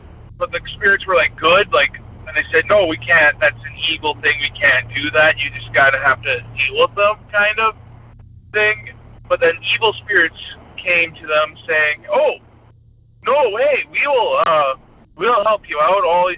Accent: Saskatchewan, Canada; Well, in my hometown in Beanfeet, Saskatchewan, there's a story about the coyotes.

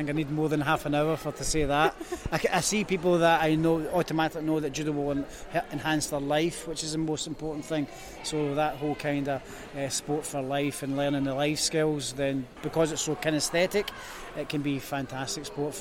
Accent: Glasgow, Scotland, United Kingdom; I am a Glaswegian, and I'm just back.

